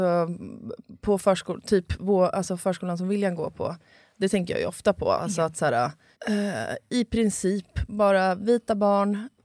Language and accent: Swedish; Gnesta, Södermanland, Sweden; alltså när jag växte upp i Gnesta, att så här, som jag sa, att det inte fanns någon som mig där.